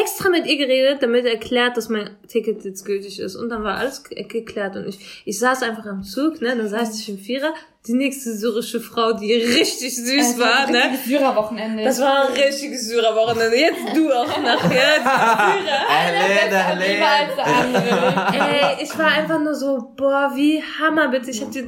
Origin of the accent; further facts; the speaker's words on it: Iraq; woher kommst du? Irak, ne?